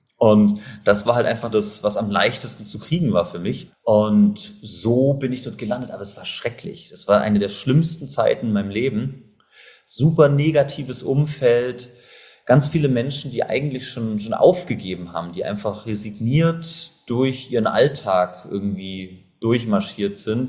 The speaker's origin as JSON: {"language": "German", "town": "Kempten", "region": "Bavaria", "country": "Germany", "tie": "born or raised there", "said": "Ich komme gebürtig aus Kempten im Allgäu, aus einem kleinen Dorf in Bayern und habe da irgendwie immer das Gefühl gehabt, ich gehöre da nicht so ganz hin."}